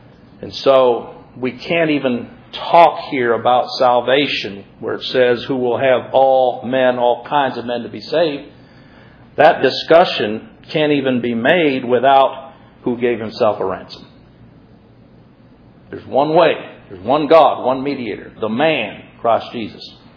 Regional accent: United States; I'm born an American.

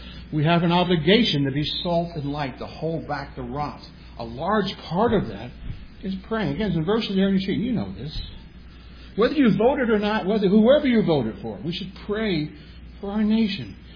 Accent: United States; But God caused me to be born to American parents. I'm an American.

